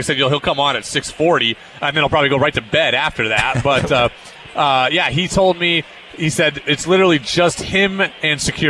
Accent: Burlington, Vermont, United States; we're from Burlington, Vermont. This is a normal Thursday.

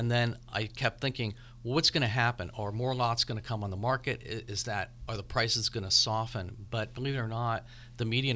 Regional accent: California, United States; even though I grew up in Marin, I started my appraisal career in Southern California.

